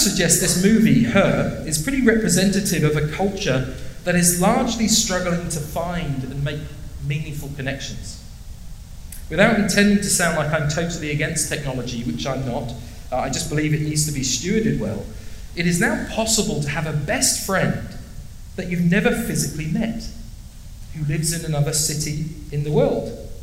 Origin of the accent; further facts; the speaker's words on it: England, United Kingdom; now in Canada; I'm not from Australia. I'm from England, so I've been here for about 5 years, and I'm now a permanent resident of this nation, so I'm almost half Canadian, well on the way.